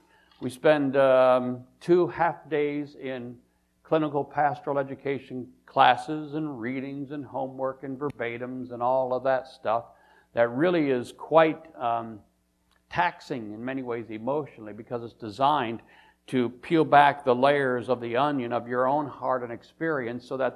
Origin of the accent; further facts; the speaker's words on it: Michigan, United States; I still get a little smart alecky when I can get away with it and tell them I came down from Michigan to class the place up.